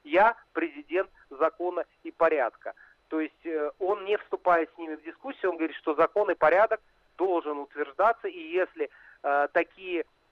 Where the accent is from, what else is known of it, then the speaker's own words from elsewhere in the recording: Russia; когда они слышат, что мы из России